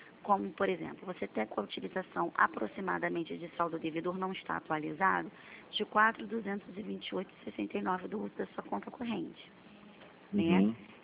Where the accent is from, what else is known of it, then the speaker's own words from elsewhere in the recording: Rio de Janeiro, Brazil; Eu sou daqui do Rio de Janeiro.